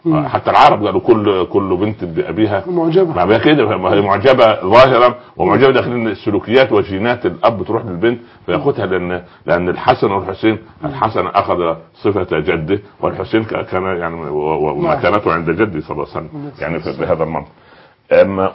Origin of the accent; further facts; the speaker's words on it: Cairo, Cairo Governorate, Egypt; لانها كانت مضطرة عندنا في القاهرة